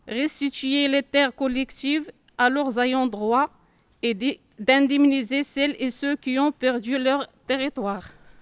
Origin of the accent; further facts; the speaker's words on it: Morocco; je suis amazigh du Maroc.